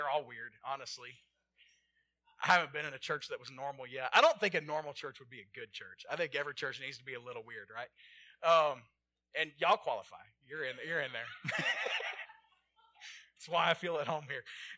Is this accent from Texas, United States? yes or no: yes; Texas, United States; I'm originally from Texas.